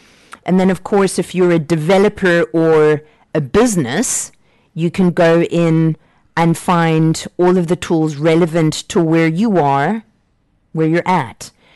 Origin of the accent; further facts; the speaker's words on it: Canada; I just can't believe that I'm Canadian.